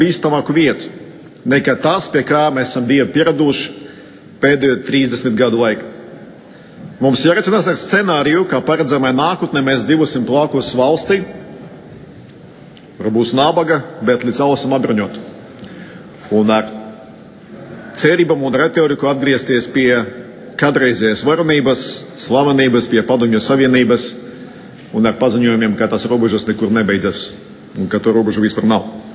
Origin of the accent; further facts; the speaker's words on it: Riga, Latvia; Latvian is a second language; Es uzaugu vienu no Rīgas mikrorajoniem, galvenokārt pavadot laiku ar draugiem pagalmā.